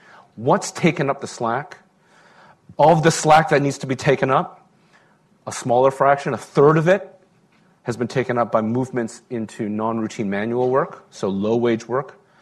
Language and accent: English; Vancouver, British Columbia, Canada; I'm from Vancouver, as Richard said.